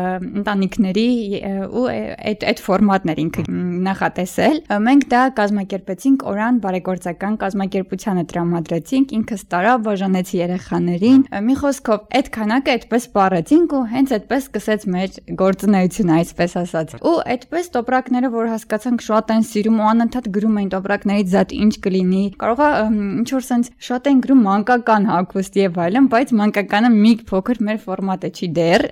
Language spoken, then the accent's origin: Armenian; Kajaran, Syunik, Armenia; ես ինքս Սյունեցի եմ, ծնվել եւ ապրել եմ Քաղաքաջարանում, չգիտեմ, ծանոթ եք Քաջարանին թե ոչ։